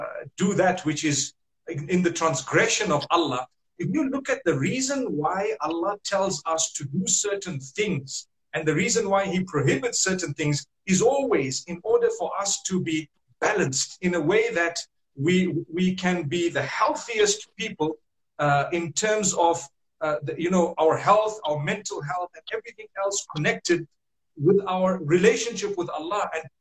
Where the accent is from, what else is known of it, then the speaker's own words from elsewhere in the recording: Zimbabwe; Like, I come from Zimbabwe. And the wealthy amongst us here in Zimbabwe, the first amount of money they would earn, they prefer to buy a flashy motor vehicle.